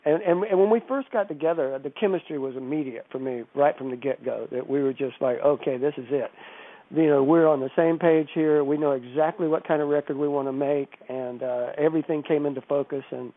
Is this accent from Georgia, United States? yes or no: yes; Georgia, United States; I grew up in South Georgia, so we used to call ourselves the Ridge Runners, which only sometimes people from the South would understand.